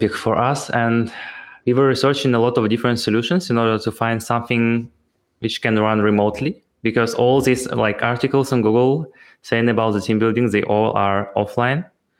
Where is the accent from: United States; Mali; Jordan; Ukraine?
Ukraine; as our team is based in Ukraine, and me myself, I'm also from Ukraine